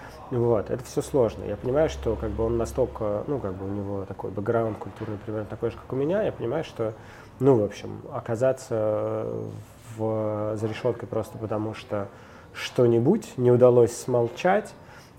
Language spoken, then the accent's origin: Russian; Ukraine; Я вырос на Украине